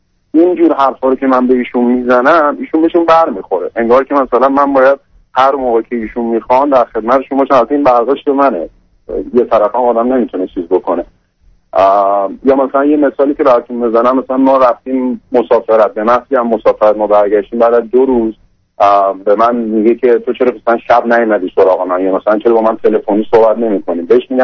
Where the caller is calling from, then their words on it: Canada; من از کانادا هستم